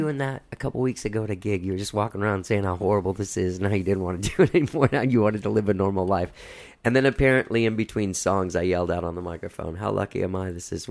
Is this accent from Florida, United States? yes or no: yes; Miami, Florida, United States; I'm not from East Texas. Oh, I'm from Miami. Okay. Fucking Cuban.